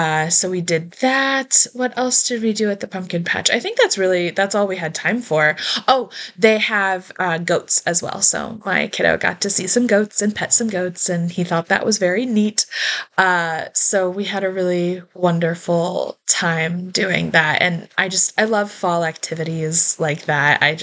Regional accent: Ohio, United States; It's beautiful here. I'm from Ohio, and the fall foliage is just freaking gorgeous.

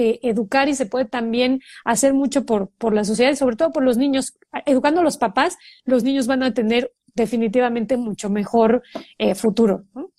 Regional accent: Tuxpan, Veracruz, Mexico; moved away as an adult; now in Mexico City, Mexico; soy originaria de Tuxpan, Veracruz. Me vine a estudiar a México desde la carrera. Entonces, estoy acá, soy una chilanga

